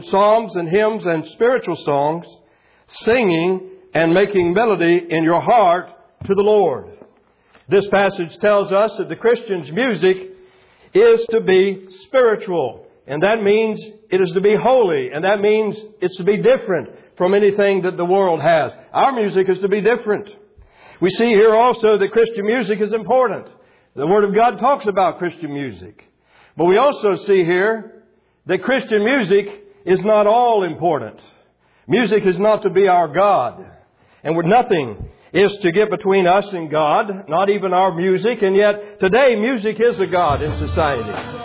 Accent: Lakeland, Florida, United States; I grew up in Lakeland, Florida, which is that part of Florida in those days especially was definitely a part of the Deep South culturally.

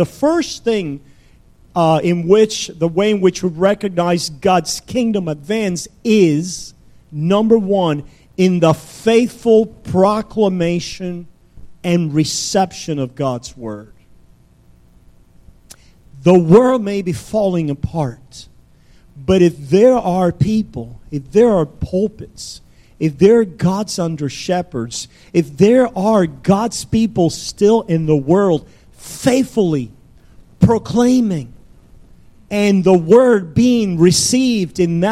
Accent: Cuba; Personally, I grew up in Cuba

